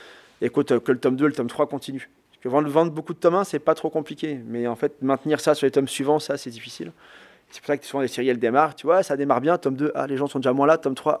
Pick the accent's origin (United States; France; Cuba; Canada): France; L'histoire de France, parce que j'ai grandi en France